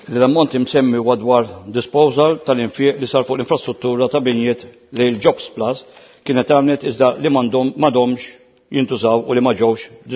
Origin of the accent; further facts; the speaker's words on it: Kalkara, South Eastern Region, Malta; veru jiena mill-Kalkara